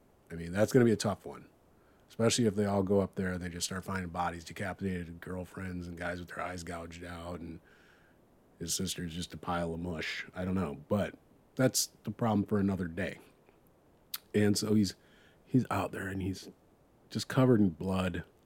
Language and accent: English; Midwest, United States; from home, being a Midwesterner, it's nice to rep